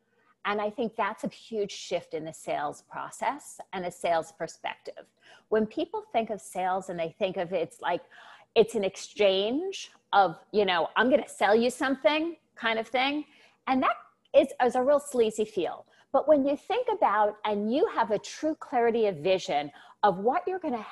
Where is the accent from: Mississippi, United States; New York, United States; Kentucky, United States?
New York, United States; Because, and again, Christopher, it's being that New Yorker. Am I really going to let that stop me?